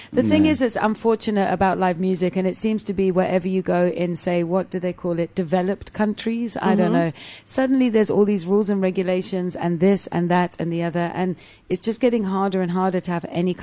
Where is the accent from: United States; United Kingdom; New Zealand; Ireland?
United Kingdom; England; moved away as an adult; now in South Africa; So we emigrated from England we got married here in 2004. And we emigrated later on that year.